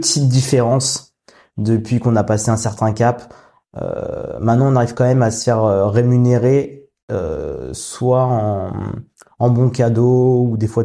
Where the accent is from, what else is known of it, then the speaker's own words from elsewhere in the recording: Île-de-France, France; Parce que moi, vu que j'étais de région parisienne